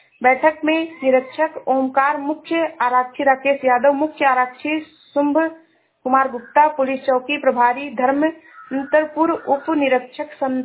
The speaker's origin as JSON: {"language": "Hindi", "region": "Uttar Pradesh", "country": "India", "said": "मैं जिला श्रावस्ती से हूँ।"}